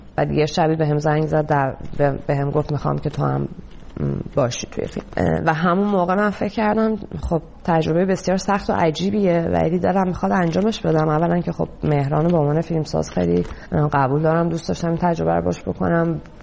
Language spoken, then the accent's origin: Persian; Iran; moved away; به چه دلیل من از ایران اومدم بیرون